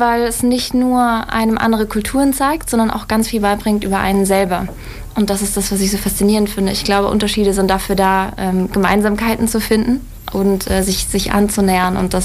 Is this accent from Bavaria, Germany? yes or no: no; Stuttgart, Baden-Württemberg, Germany; now in Mexico; Ich komme jetzt aus Stuttgart und wohne seit einem Jahr in Mexiko.